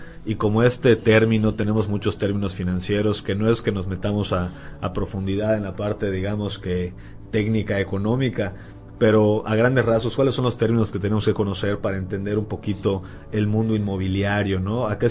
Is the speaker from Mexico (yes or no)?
yes; Yucatán, Mexico; Bueno, pues yo soy yucateco